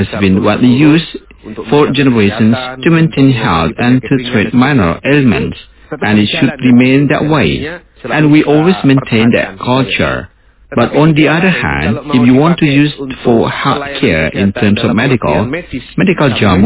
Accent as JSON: {"language": "English", "region": "East Nusa Tenggara", "country": "Indonesia", "tie": "born or raised there", "said": "it has not entered my hometown in Flores yet."}